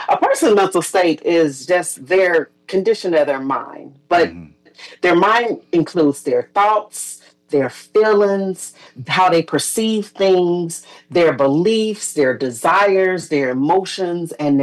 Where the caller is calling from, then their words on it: Chicago, Illinois, United States; I am actually in Chicago right now.